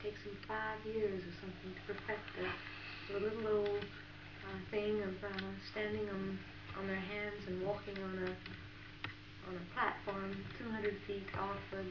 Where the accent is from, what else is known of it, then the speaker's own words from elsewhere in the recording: Southwest, United States; I'm from the Southwest, you see. So I cannot quite classify as a Southern Belle. I'm a Southwestern Belle.